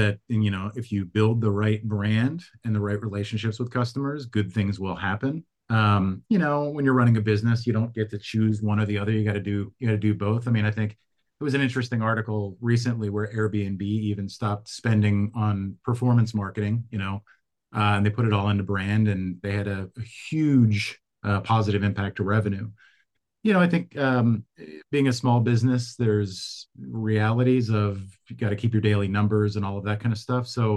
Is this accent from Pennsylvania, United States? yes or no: yes; Philadelphia, Pennsylvania, United States; And I grew up in Philadelphia in the 70s and 80s.